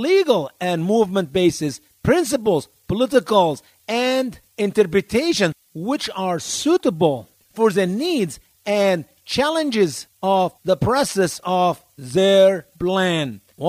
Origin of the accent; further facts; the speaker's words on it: Egypt; now in United States; Do you know that in my home country, Egypt, the Muslim Brotherhood are considered a jihadi organization